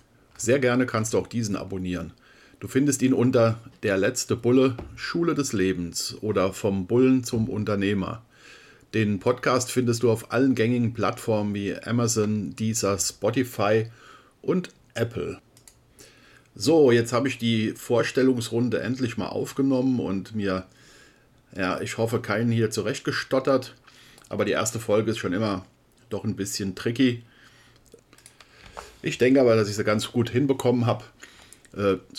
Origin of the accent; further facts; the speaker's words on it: Nassau, Rhineland-Palatinate, Germany; born there; now in Nickenich, Germany; Ich bin geboren in Nassau, das ist ein kleines Städtchen im Lahntal, ganz idyllisch gelegen. Heute lebe ich im, auch schönen Städtchen Nickenich in der Nähe von Andernach. Ich bin aktuell 57 Jahre alt